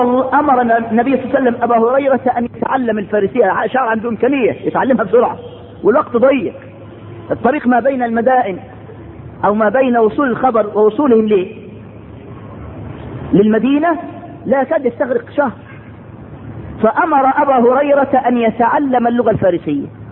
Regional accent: Egypt; لك احنا مصريين فرحنا احفاد

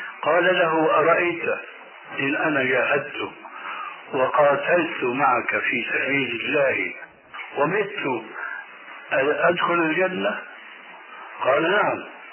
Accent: Damascus, Damascus Governorate, Syria; كما يقولون عندنا في دمشق بدها الدكتات

